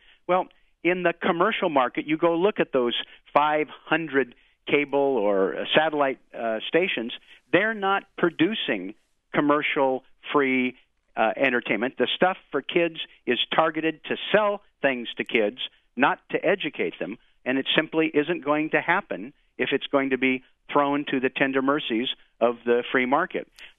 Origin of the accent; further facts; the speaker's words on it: Oregon, United States; Oregon Public Broadcasting, where you are heard in my hometown, also serves the remote areas of eastern Oregon.